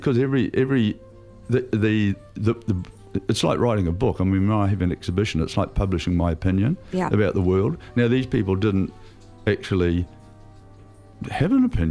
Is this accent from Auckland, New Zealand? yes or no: no; Hastings, Hawke's Bay, New Zealand; When I was at coming from Hastings, I mean, half the kids in my class